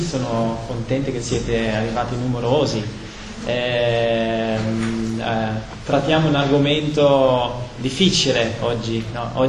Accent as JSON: {"language": "Italian", "country": "Belgium", "said": "Sono belga di origine"}